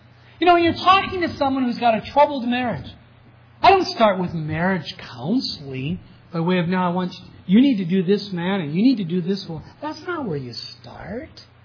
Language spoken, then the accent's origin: English; Minnesota, United States; Growing up on the Iron Range, in which they haven't had a Republican representative in a century.